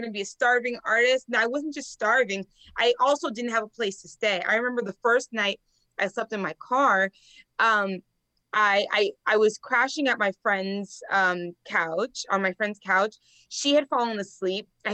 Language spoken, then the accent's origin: English; Miami, Florida, United States; also born or lived in Los Angeles; Like I said, I born and raised in Miami, but I lived in LA, both very expensive places to live.